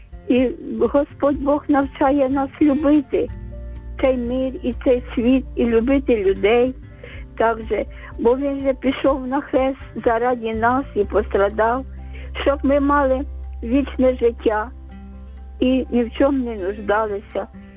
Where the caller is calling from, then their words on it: Kyiv, Ukraine; я з Києва, з Оболоні.